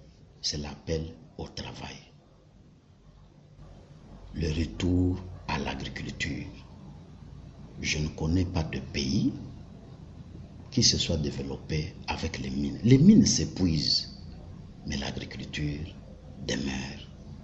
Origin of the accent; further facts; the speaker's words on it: Kasaï-Central, DR Congo; Je viens dernièrement du Kasaï central. J'ai été à Kalambambouji. J'ai fait Tshibala, j'ai fait Kalumba chez moi.